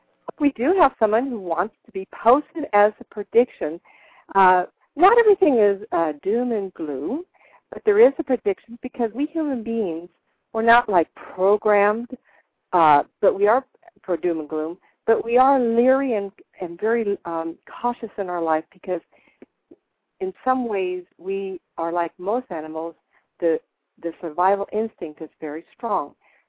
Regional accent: California, United States; I said, I'm from Northern California, and I did, oh my gosh, 15 years of fairs and events.

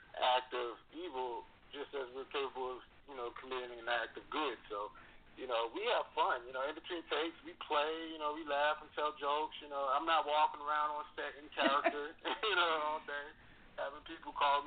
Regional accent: Stone Mountain, Georgia, United States; Well, yeah, you know, I grew up in Stone Mountain, Georgia, you know what I'm saying, on the east side

